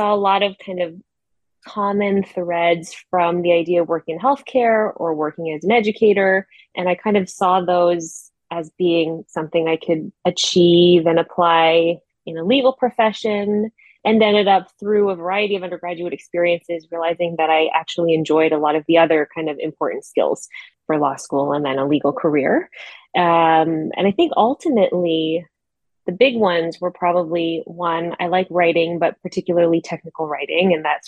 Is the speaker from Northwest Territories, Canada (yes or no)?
no; Stouffville, Ontario, Canada; now in Montreal, Canada; I'm just a rising 2L at McGill here in Montreal. Outside of that, I hail from Stouffville, Ontario. I'm obviously now living in Montreal